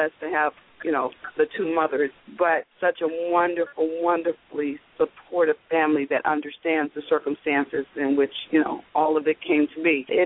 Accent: San Francisco, California, United States; also born or lived in Kansas City, Missouri; Originally, I was born in Kansas City, Missouri. I'm a Midwest girl, show me state, but raised in San Francisco all my life.

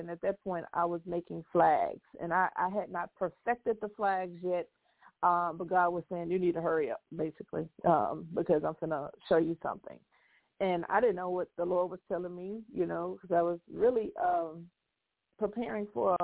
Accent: Texas, United States; Well, I am from Texas, the great state of Texas.

